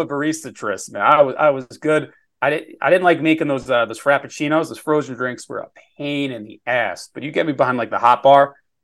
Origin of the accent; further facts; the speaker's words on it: New York, United States; obviously Bob's from Brooklyn and I'm from Long Island, which is pretty close.